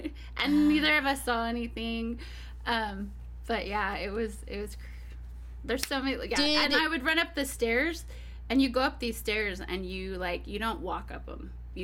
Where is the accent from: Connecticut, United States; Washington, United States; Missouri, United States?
Washington, United States; also born or lived in California, United States; No, I was born in Cali, but I was raised in Washington State.